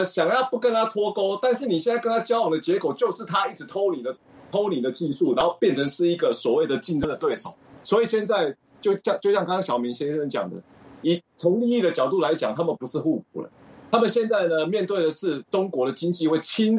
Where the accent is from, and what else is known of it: Taiwan